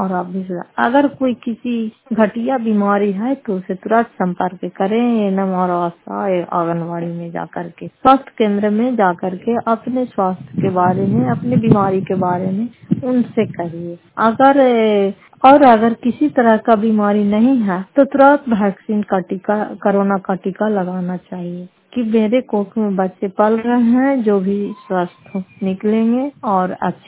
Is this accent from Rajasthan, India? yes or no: no; Fatehpur, Bihar, India; घर फतेहपुर, पंचायत मकरौता, जिला नालंदा, करार ससुरा प्रखंड की निवासी हूँ।